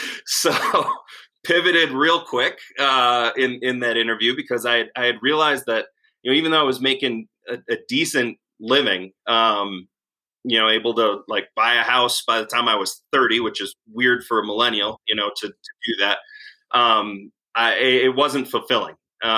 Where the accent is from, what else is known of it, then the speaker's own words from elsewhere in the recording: Wisconsin, United States; Yeah, so I grew up in the Midwest in Wisconsin.